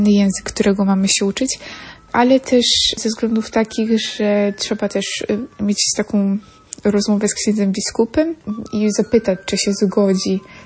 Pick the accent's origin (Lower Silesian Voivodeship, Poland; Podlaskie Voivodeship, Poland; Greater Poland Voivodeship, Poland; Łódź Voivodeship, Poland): Podlaskie Voivodeship, Poland; pochodzę z diecezji łomżyńskiej